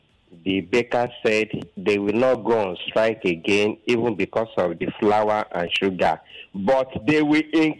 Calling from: Aja, Lagos, Nigeria; I'm calling from Aja.

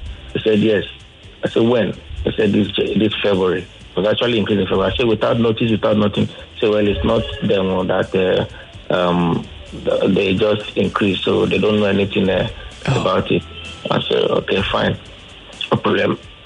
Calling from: Ikoyi, Lagos, Nigeria; I'm calling from Ikoyi.

